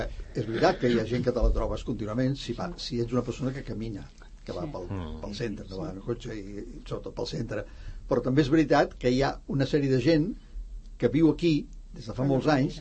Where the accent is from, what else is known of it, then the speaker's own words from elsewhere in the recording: Barcelona, Catalonia, Spain; encara que jo sóc fill de Barcelona, però la meva afecció per Barcelona, per exemple, sí, d'acord, tinc uns vincles i la meva infantesa, però no tinc un vincle emotiu molt fort.